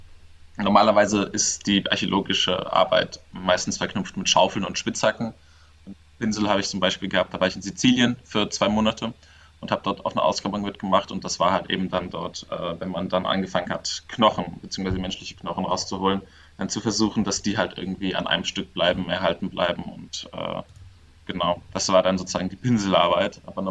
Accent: Mainz, Rhineland-Palatinate, Germany; wir kommen ja irgendwie alle aus Mainz

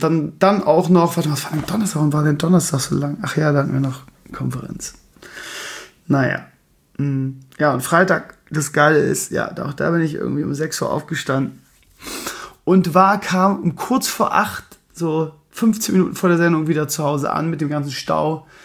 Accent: Lauenbrück, Lower Saxony, Germany; war ich in meiner alten Heimat in Lauenbrück an der Finterschule.

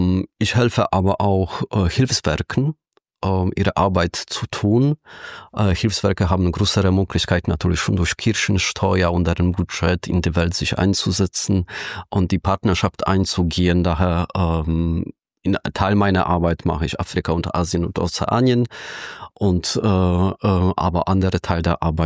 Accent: Poland; Ja, ich komme aus Polen, daher

